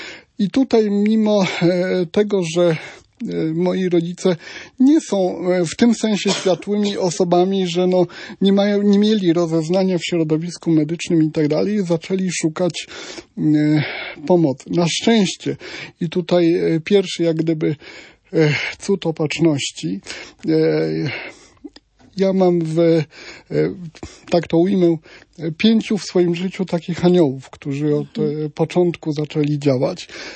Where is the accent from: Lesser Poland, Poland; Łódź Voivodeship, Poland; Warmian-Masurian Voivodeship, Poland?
Warmian-Masurian Voivodeship, Poland; ja pochodzę z maleńkiej wsi pod Nowym Miastem Lubawskim, gdzie jest, jak ja to mówię, wszędzie daleko, 5 kilometrów do wszystkiego, do najbliższego kościoła, sklepu, etc.